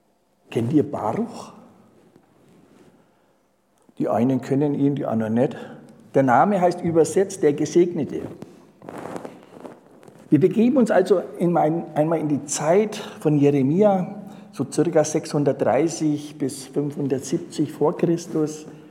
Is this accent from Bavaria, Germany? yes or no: yes; Bavaria, Germany; accent: Franconian; ich habe leider noch den fränkischen Dialekt.